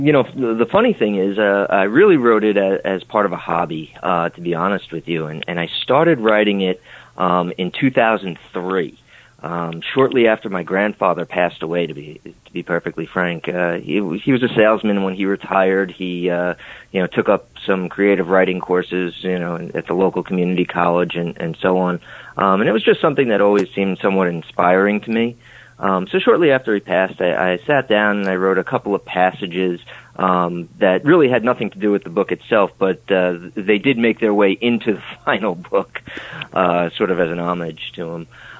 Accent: New York, United States; I grew up originally on Long Island in New York, attended the university at Albany and graduated there in 1999.

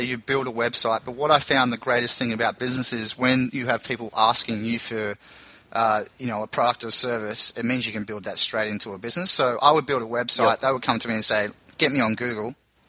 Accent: Tasmania, Australia; born there; also born or lived in Brisbane; I was born in Tasmania and I studied in Brisbane in Australia.

